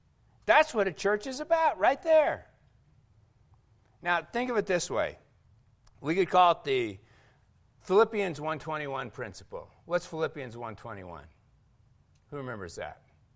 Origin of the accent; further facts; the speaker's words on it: Canada; I won't say anything negative about being a Canadian.